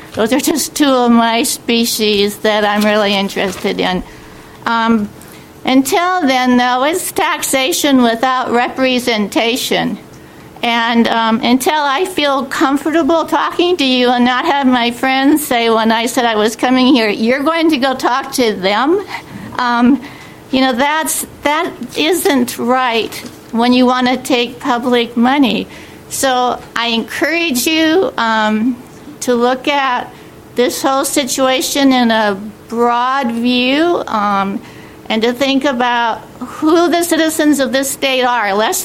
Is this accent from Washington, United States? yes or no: yes; Anacortes, Washington, United States; from Anacortes.